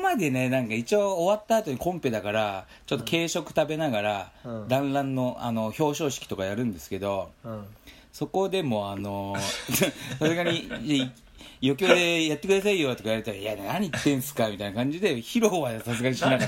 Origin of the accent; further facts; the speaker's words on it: Koriyama, Fukushima, Japan; 俺の田舎の郡山の隣の町だったんですよ